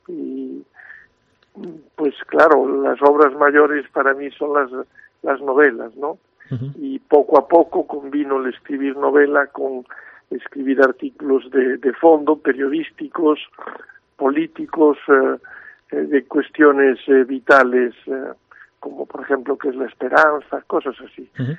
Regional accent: Ferrol, Galicia, Spain; also born or lived in La Coruña / León; now in Madrid, Spain; soy provincialmente coruñés, en el sentido de que nací en C. Mis primeros años, los 10 primeros años los viví en Ferrol, luego me vine a vivir a La Coruña, luego me he ido, estuve en León, vivo en Madrid

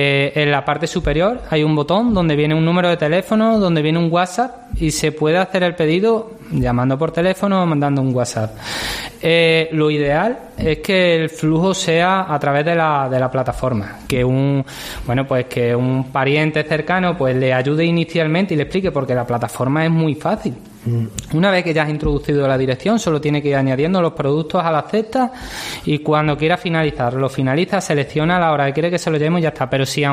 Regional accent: Almendralejo, Extremadura, Spain; yo quise hacerlo aquí en Almendralejo, yo quise hacerlo en mi pueblo

